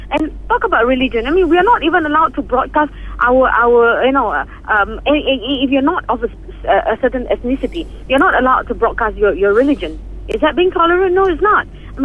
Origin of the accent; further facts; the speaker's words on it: Malaysia; Okay, I love myself as a Malaysian.